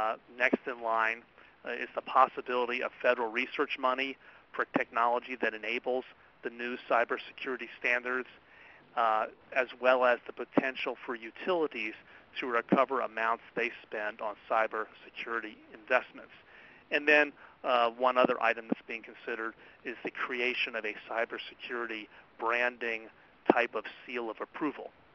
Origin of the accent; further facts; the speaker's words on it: Washington, District of Columbia, United States; I am looking eastward for me, westward for you, to my hometown of Washington